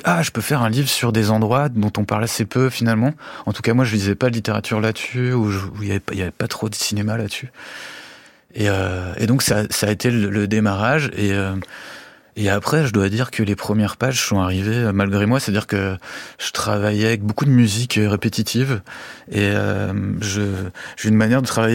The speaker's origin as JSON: {"language": "French", "region": "Auvergne-Rhône-Alpes", "country": "France", "lives_now": "Belgium", "said": "j'habite en Belgique depuis longtemps, mais je suis originaire de Haute-Savoie et en fait je suis malheureusement loin des montagnes quoi. Et en fait j'ai passé 40 ans tout juste"}